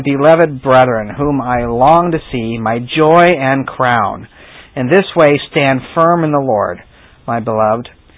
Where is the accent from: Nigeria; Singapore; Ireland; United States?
Ireland; Yeah, I'm Irish, and so I am excused to be this way.